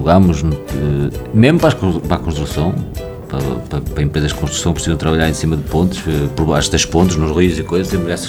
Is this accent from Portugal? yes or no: yes; Viana do Castelo, Portugal; moved away as an adult; Porque sou de Viana do Castelo. Talvez não tenha nascido em Viana do Castelo, mas a minha mãe é de Viana do Castelo e eu estudei em Viana do Castelo e só emigrei com 19 anos.